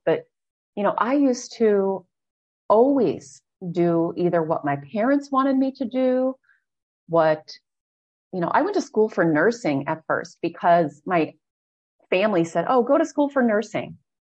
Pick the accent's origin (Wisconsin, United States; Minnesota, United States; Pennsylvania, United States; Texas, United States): Wisconsin, United States; I grew up in Wisconsin. It was freaking cold.